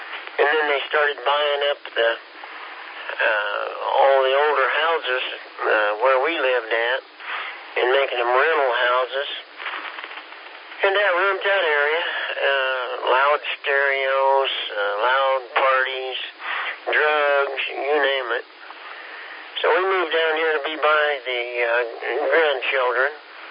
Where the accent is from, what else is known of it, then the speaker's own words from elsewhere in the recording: Kansas, United States; moved away as an adult; And then and I am one of those. We come from Kansas 14 years ago